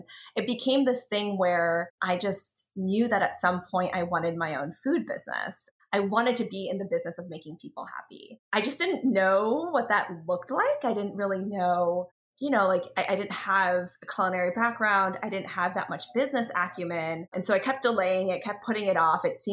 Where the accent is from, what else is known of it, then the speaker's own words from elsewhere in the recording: Charlotte, North Carolina, United States; I grew up in North Carolina, in Charlotte.